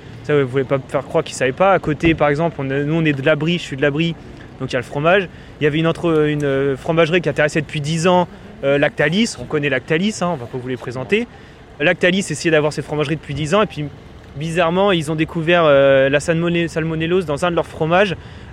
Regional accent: Reims, Grand Est, France; Non, nous, on est de Reims.

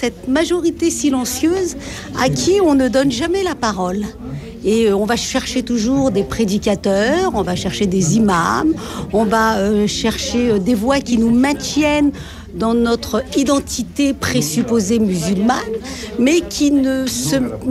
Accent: France; born there; Moi, mes parents étaient originaires d'Algérie. Moi, je suis née en France. Et j'ai mon cœur sur les deux rives de la Méditerranée.

